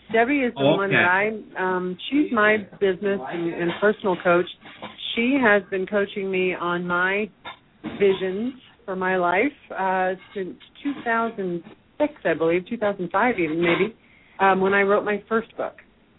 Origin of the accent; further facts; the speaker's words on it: Naples, Florida, United States; She actually lives part of the year in my hometown in Naples, Florida.